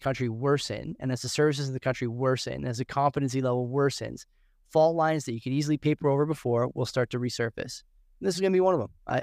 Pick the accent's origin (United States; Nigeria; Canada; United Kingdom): Canada; And it's sad to see, man, as a Canadian.